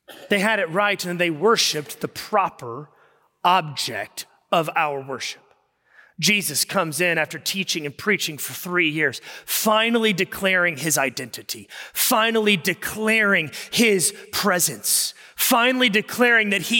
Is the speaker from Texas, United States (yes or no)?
yes; Texas, United States; Because we're from Texas, so we might mean different things.